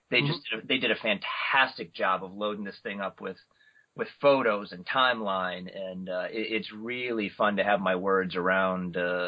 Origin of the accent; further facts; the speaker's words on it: Ann Arbor, Michigan, United States; now in Portland, United States; I moved out here from Ann Arbor, Michigan in 1997, not long after I graduated from college.